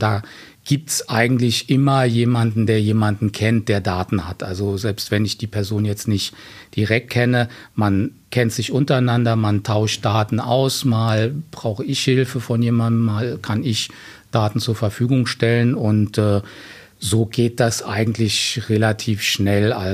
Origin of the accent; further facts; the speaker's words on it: Rhineland-Palatinate, Germany; Und ich bin in dem Nachbarort aufgewachsen.